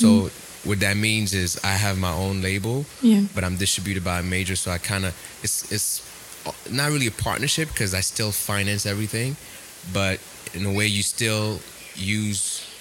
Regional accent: Florida, United States; also born or lived in Montreal, Canada / Los Angeles / Atlanta; I was born in Montreal, grew up in Florida, moved to LA, Atlanta, kind of moved around a lot.

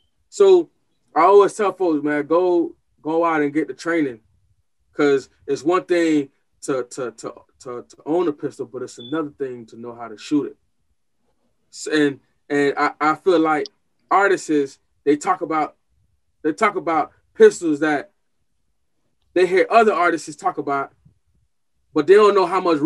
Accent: Homestead, Florida, United States; growing up in Homestead, you just like, dang, you know, you always nervous because you walk around with something that you ain't even licensed to carry and stuff like that.

